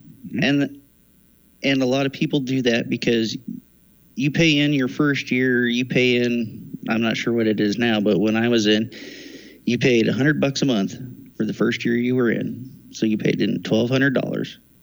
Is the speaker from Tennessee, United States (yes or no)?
no; Oregon, United States; I grew up in Central Oregon, and, you know, you can work on ranches and farms, work in the resort industry